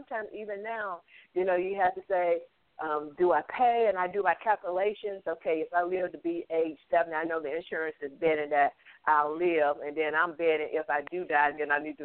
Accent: Mississippi, United States; You know, I'm from Mississippi, and so many times I've seen over and over where families don't even have insurance to bury their loved ones.

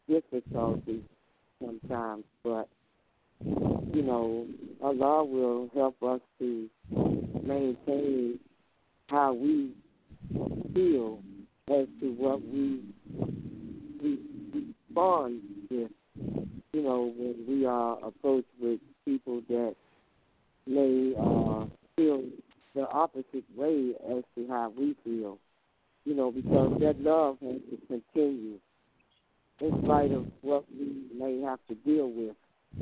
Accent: Washington, District of Columbia, United States; Thank you, brother and sister. I'm from Washington, D.C.

